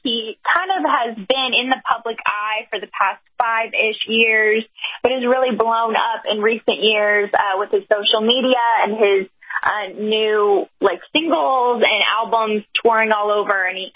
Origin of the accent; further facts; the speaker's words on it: Houston, Texas, United States; Originally, I'm from Houston